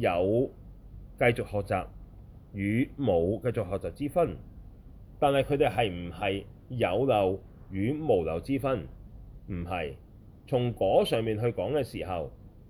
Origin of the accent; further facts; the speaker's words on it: China; 咁就未必會好似我哋中國人寫嘅詩詞咁工整啊